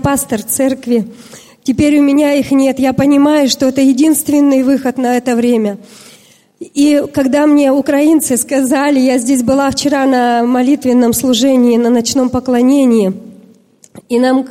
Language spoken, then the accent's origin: Russian; Russia; я из России, пастор.